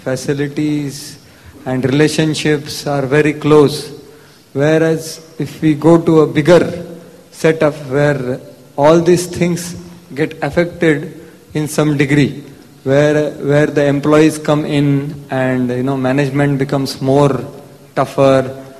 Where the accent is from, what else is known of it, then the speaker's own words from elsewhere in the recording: Pune, Maharashtra, India; I'm from Pune.